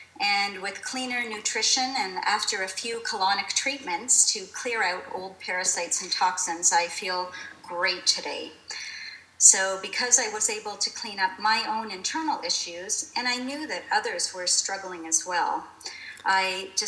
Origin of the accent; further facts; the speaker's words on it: Toronto, Ontario, Canada; now in Las Vegas, United States; originally I am from Toronto, Canada, but I do currently live in Las Vegas with my husband of 21 years, our dog, and our 15-year-old daughter.